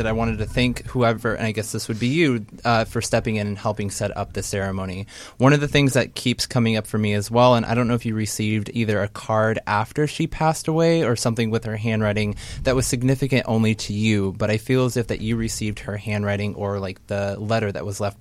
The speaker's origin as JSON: {"language": "English", "town": "Portland", "region": "Oregon", "country": "United States", "said": "I'm from Portland, Oregon."}